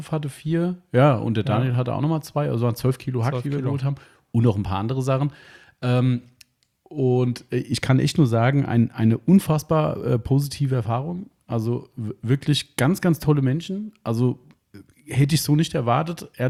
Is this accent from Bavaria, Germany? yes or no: no; Hesse, Germany